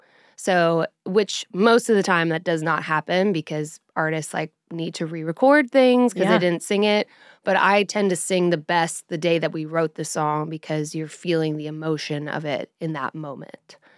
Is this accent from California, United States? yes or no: no; Colorado, United States; now in Nashville, United States; I'm from Colorado. And so when I moved to Nashville, being Western and Southern are very different.